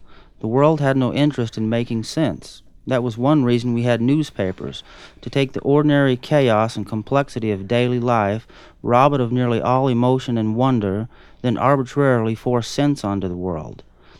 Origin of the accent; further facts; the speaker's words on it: Midwest, United States; I'm from the Midwest, where we have a lot of tornadoes, and it's sort of routine in the spring and summer